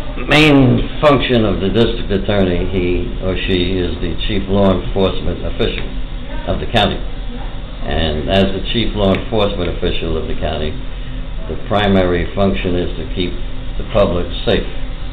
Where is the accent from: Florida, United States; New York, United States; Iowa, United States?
New York, United States; Queens; I grew up in Woodside Section, Queens. I went to the local schools, went to Holy Cross High School, Queens College, New York Law School